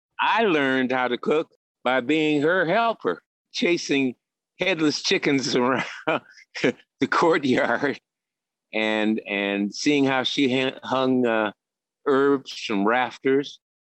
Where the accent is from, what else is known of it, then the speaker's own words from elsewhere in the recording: New Orleans, Louisiana, United States; now in Chicago, United States; people who were started out living and born and raised in New Orleans and ended up in the Windy City, freezing our butts off in the winter